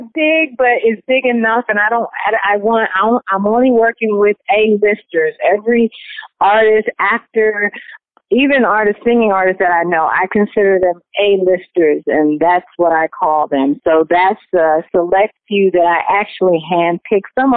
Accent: New York, United States; because I am from New York, and I'm jaded.

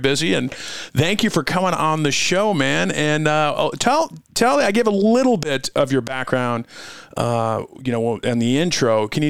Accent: Colorado, United States; a law enforcement training academy here in my home state of Colorado.

